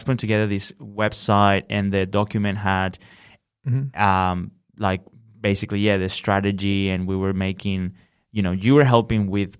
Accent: Venezuela; now in Australia; Where are you from, man? And I was like, Venezuela.

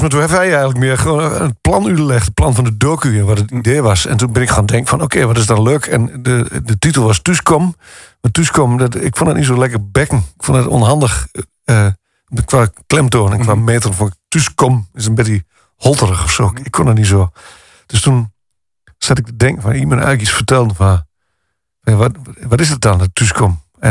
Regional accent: Netherlands; Ik kom ook uit zo'n dorp. Ik kom uit Heinoorn. Dat ligt naast Limmerveld.

